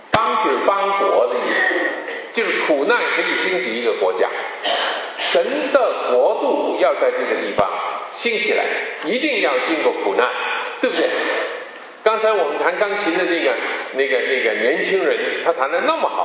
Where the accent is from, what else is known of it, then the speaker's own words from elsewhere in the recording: Beijing, China; accent: Beijing; also born or lived in Tianjin; 我在天津五年的时候，后来五岁的时候我们到北京去，我就住在北京，一直是住在十岁的时候。换句话说，就是我在北京有五年的时候。